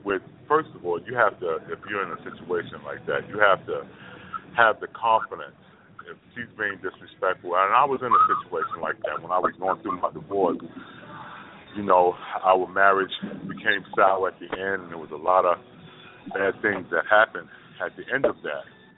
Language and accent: English; New York, United States; now in Seattle, United States; because I'm from New York, but I wanted to get as far away from as possible, so now I'm in Seattle.